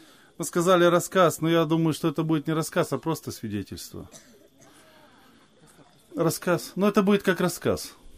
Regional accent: Samara Oblast, Russia; born there; родился я необычно, в необычном месте. Я родился в Самарской женской зоне.

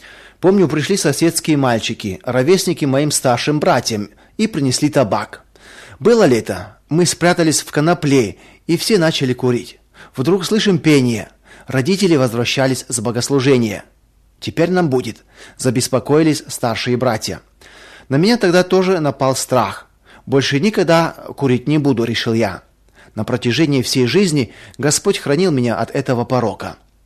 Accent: Krymno, Volyn Oblast, Ukraine; born there; Родился я в Волынской области, в глухом селе Крымно, 17 километров от районного центра.

